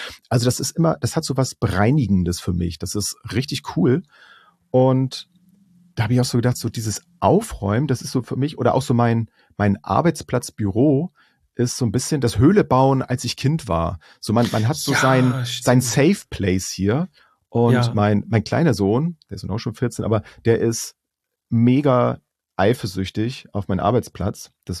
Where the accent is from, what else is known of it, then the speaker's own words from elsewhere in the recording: Bad Segeberg, Schleswig-Holstein, Germany; Aber Bad Segeberg halt Schleswig-Holstein. Meine Heimat City hier.